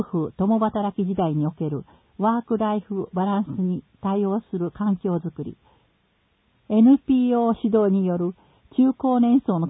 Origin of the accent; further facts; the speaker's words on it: Shunan, Yamaguchi, Japan; now in Osaka, Japan; これを機に生まれ育った周南市に微力ながらも貢献したい所存です。